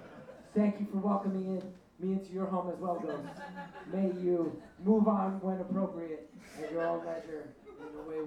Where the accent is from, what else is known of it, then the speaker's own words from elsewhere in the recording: New Jersey, United States; And I was raised Irish Catholic in North Jersey